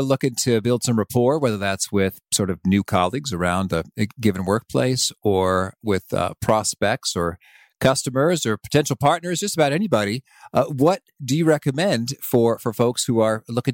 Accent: Danville, Illinois, United States; You know, I grew up in Danville, Illinois, about 3 hours away. But I've spent almost my whole life in Illinois.

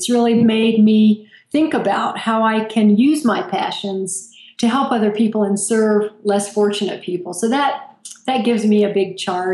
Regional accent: Asheville, North Carolina, United States; You know, I grew up in Asheville, North Carolina, which is a hip and fabulous place now.

